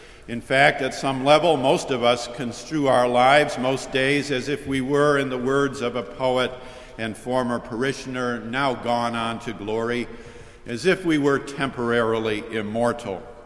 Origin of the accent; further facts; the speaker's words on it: Syracuse, New York, United States; I soon learned that he was from my hometown, Syracuse